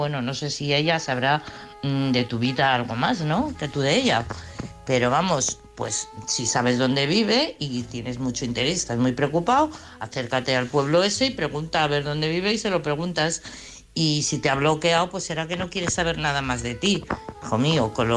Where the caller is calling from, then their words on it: Madrid, Community of Madrid, Spain; de Madrid.